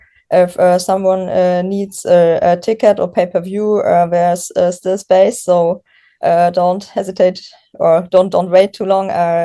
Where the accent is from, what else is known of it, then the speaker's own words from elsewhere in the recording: Bavaria, Germany; I grew up near Munich.